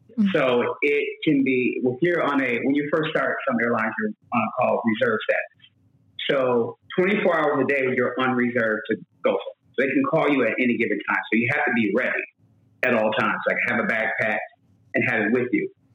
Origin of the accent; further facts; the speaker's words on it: New York, United States; now in Atlanta, United States; I'm originally from New York, in Atlanta now for 5 years.